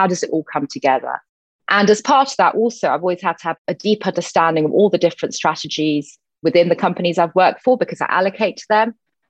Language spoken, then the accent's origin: English; Rome, Lazio, Italy; I grew up in Rome because my parents worked for the United Nations, and the Food and Agriculture Organization specifically had its headquarters there. So having moved around quite a bit, they then settled in Rome when I was born.